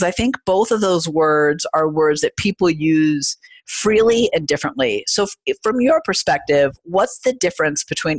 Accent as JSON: {"language": "English", "town": "Oakland", "region": "California", "country": "United States", "said": "By the way, I'm originally from Oakland"}